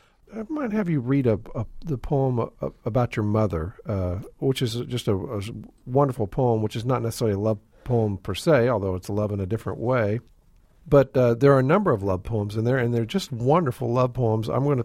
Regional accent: Sand Springs, Oklahoma, United States; I mean, I grew up in a little town called Sand Springs, just west of there

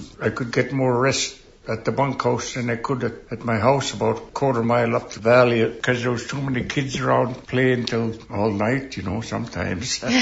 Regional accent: Nyack, Alaska, United States; I grew up in Nyack, Alaska.

